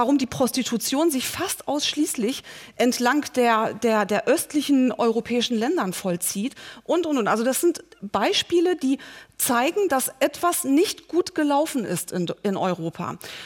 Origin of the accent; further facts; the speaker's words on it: Iran; Ich stamme aus dem Iran, ich bin im Iran aufgewachsen